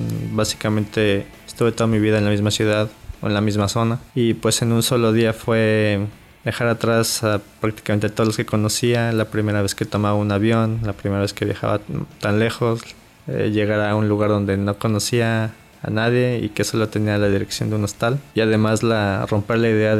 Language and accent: Spanish; Puebla, Mexico; yo vengo de Puebla, Puebla, y actualmente estoy haciendo el doctorado en Ciencias de la Tierra aquí en CICESE.